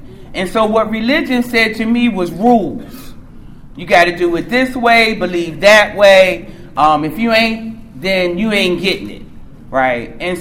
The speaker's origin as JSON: {"language": "English", "town": "Baltimore", "region": "Maryland", "country": "United States", "lives_now": "Columbia, United States", "said": "Like, I'm from Baltimore originally. West Side, you know, that's where I'm from. But I've been living in Columbia, Maryland for a long time."}